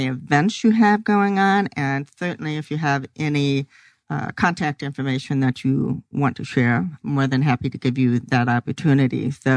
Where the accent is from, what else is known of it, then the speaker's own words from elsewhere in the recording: Arizona, United States; I've grown up here. So I've seen that change where you, when I've traveled in the past. I never said I was from Phoenix or Scottsdale because nobody really knew what that was.